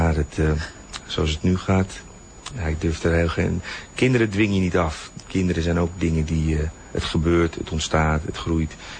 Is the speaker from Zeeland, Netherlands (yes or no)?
no; Haarlem, North Holland, Netherlands; born there; We hebben het gedaan in Haarlem, in mijn geboortestad.